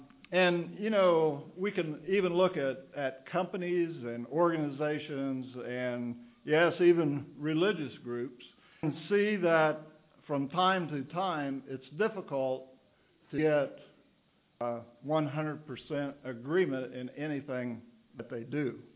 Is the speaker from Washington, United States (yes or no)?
no; Ohio, United States; I'm from the Buckeye State